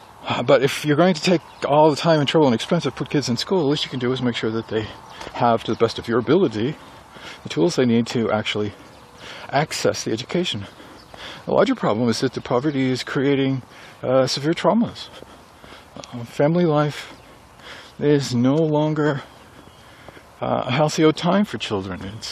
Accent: Maine, United States; I know when we were growing up in Maine, it's hard to really understand how poor we were

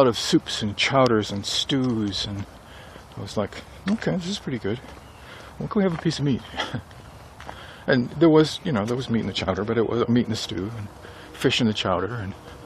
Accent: Maine, United States; I know when we were growing up in Maine, it's hard to really understand how poor we were

